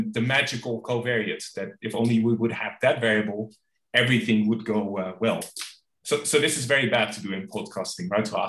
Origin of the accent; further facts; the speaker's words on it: Netherlands; So I'm from the Netherlands, where we have at the moment 19 different parties in parliament.